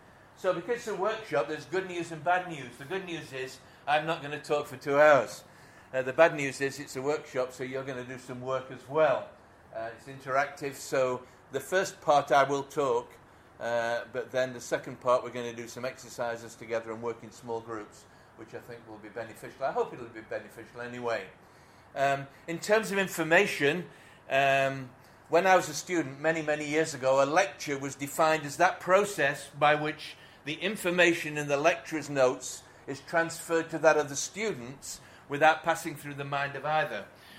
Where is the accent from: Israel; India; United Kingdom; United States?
United Kingdom; England; now in Edinburgh, United Kingdom; we're based in Edinburgh now, though I'm not from Scotland. I'm from England